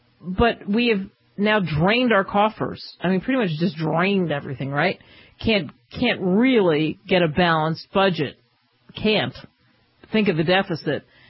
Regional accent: New York, United States; I grew up partially in New York when I was, you know, 5, 6.

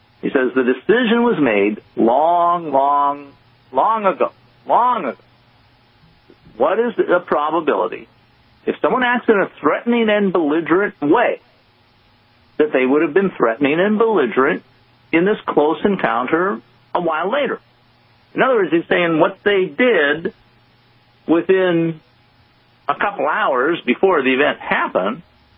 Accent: Wisconsin, United States; And I actually grew up under precursors to that law when I grew up in Wisconsin, you know, more than 50 years ago.

